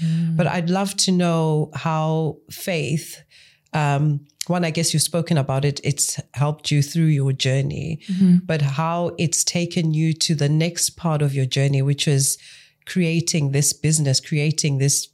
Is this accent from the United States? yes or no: no; Zimbabwe; now in United Kingdom; I grew up in Zimbabwe, moved to the UK.